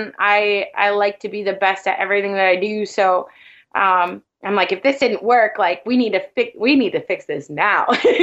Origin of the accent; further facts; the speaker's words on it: Midwest, United States; I think we're both from Midwest, that sort of thing.